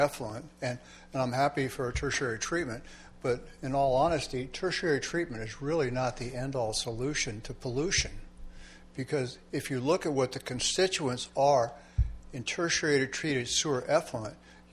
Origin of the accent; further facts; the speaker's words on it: Los Osos, California, United States; I am also from Los Osos, by the way, so if you want to ban me, this is the time before I get anything else out.